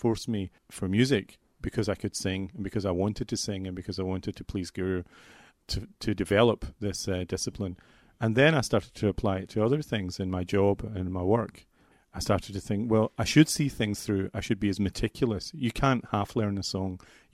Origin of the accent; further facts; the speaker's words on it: Glasgow, Scotland, United Kingdom; I come from Glasgow, and I still live in Glasgow